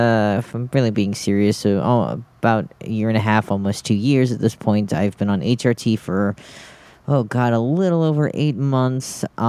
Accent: Pennsylvania, United States; moved away; I'm from the Heathensburgville Township area that you talk about in Pennsylvania. And I've just moved with my family out to other Heathensburgville 1A next to Heathensburgville 1B in Minnesota.

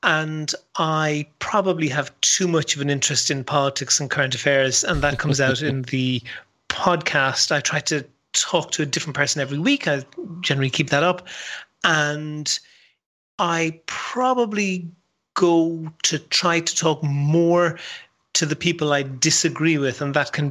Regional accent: Dublin, Leinster, Ireland; now in Berlin, Germany; I'm from Dublin in Ireland.

